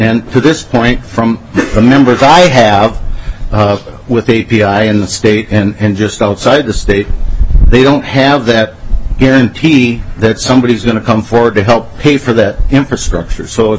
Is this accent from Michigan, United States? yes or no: no; Minnesota, United States; I come from Itasca County and small towns around Grand Rapids like Bovee, Coleraine, and Cohasset.